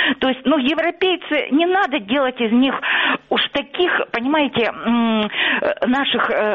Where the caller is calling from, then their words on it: Luhansk Oblast, Ukraine; Да, добрый вечер, Луганщина.